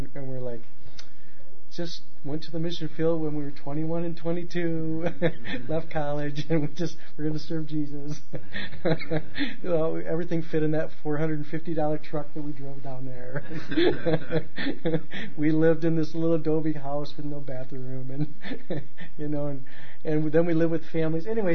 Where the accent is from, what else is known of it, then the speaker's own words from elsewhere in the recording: Mexico; now in United States; And you know, we come from Mexico.